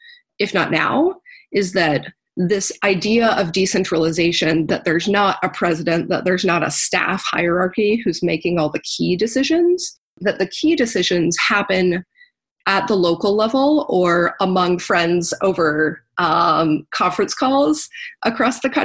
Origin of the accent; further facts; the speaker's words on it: Roanoke, Virginia, United States; I grew up in Roanoke, Virginia, where there are three synagogues, but my mom's Presbyterian. I didn't really grow up in Jewish community.